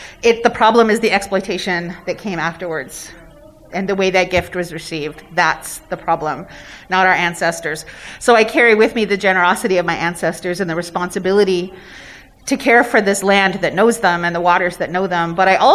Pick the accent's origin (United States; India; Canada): Canada; Niagara Falls, Ontario; So I'm from Niagara Falls, and largely urban native community. My reserve is Lac Seul First Nation, which is about 2,000 kilometers away from home. Still in Ontario.